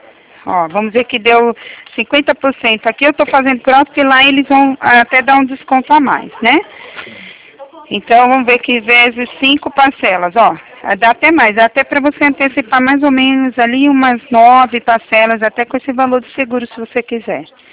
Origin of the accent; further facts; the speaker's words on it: Maceió, Alagoas, Brazil; born there; Eu nasci, não perto, mas é pertinho, vai. Eu nasci em Alagoas, Maceió, Alagoas.